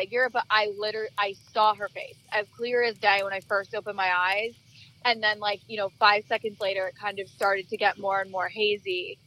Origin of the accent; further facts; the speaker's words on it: New Jersey, United States; now in Pennsylvania, United States; I'm originally from New Jersey, but I'm loving Northeastern and Central PA.